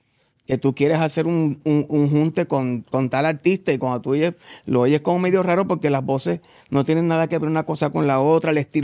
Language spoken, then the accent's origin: Spanish; Puerto Rico; now in Argentina; soy puertorriqueño, pero hago música en Argentina.